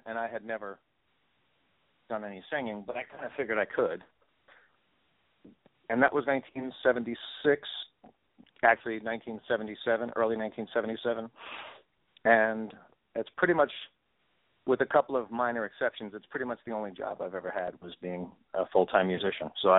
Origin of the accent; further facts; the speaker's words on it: Yonkers, New York, United States; I was born in New York City, New York, and when I was a kid, I moved straight north about 15 minutes to a place called Yonkers, New York.